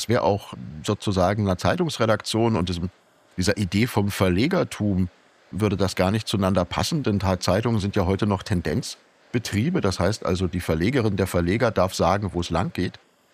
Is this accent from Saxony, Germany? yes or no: no; Dortmund, North Rhine-Westphalia, Germany; Meine Heimatstadt Dortmund, ich komme ja ursprünglich aus dem Ruhrgebiet